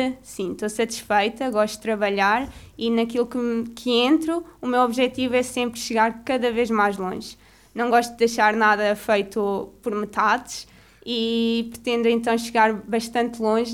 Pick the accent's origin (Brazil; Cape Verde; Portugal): Portugal; Coimbra; Eu gosto bastante da minha aldeia, do meu concelho, sim. É. A minha aldeia foi a que me viu crescer, que estudei lá até, estudei na aldeia até ao quarto ano